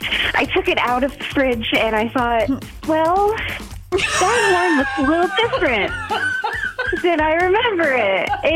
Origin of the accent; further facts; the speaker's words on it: Madison, Wisconsin, United States; I'm from Madison.